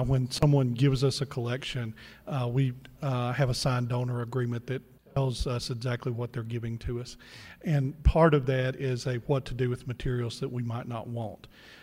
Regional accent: Mississippi, United States; And I know John because we're both from Mississippi. John's lost his accent. I haven't.

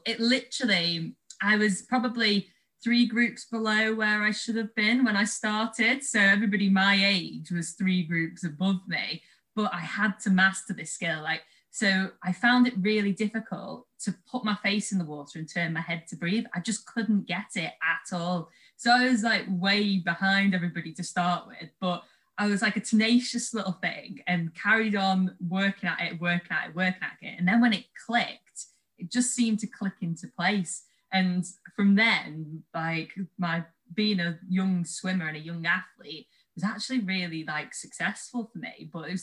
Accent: Southport, North West England, United Kingdom; So I'm based in the Northwest. I was from Southport.

